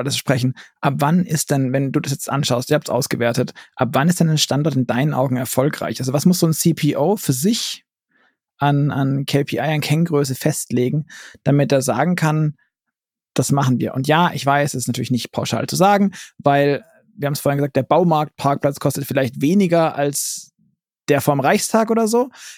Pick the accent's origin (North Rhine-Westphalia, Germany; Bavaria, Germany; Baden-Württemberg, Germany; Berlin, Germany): Baden-Württemberg, Germany; in meiner Heimat im Häuslebauerland in Baden-Württemberg